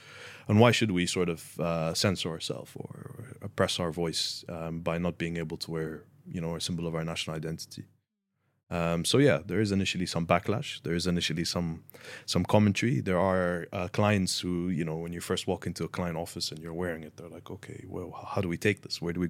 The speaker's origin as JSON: {"language": "English", "town": "Jerusalem", "country": "Palestine", "said": "Nice to meet you. I am a Palestinian. Both my parents are from Jerusalem. So I'm also from Jerusalem. I grew up in a very classical Palestinian household where news was always on television."}